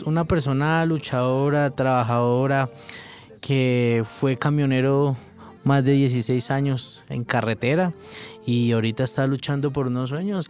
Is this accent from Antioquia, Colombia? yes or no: no; Silvania, Cundinamarca, Colombia; also born or lived in Bogotá; Sí, de toda mi familia es de Silvania. O sea, nací en Bogotá, pero mi niñez estuvo en Silvania, Cundinamarca.